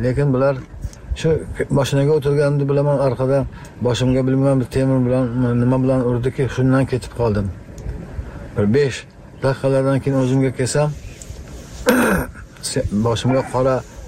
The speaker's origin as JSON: {"language": "Uzbek", "country": "Tajikistan", "moved": "yes", "lives_now": "Uzbekistan", "said": "1997-yil oilaviy biz Xatlon viloyatidan Surxondaryo viloyatining Jarqo'rg'on tumaniga ko'chib keldik."}